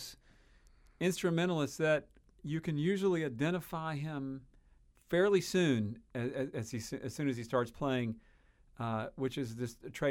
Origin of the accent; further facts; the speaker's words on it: Knoxville, Tennessee, United States; I mean, I grew up in Knoxville.